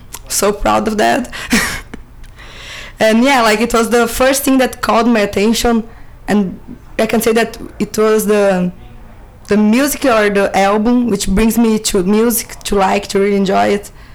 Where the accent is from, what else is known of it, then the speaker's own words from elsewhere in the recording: Porto Alegre, Rio Grande do Sul, Brazil; English is a second language; The Porto Alegre is the name of the city, it's in the very south of Brazil. So there's a lot of influence of Argentina and the culture is almost the same.